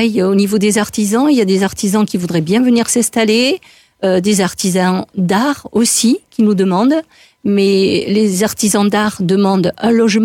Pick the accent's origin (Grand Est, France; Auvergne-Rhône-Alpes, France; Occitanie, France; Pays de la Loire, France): Occitanie, France; Saint-André-de-Najac; born there; moi, je suis née à Saint-André-de-Najac. Donc, c'est à côté de Najac. C'est dans le canton. J'ai commencé à travailler à Paris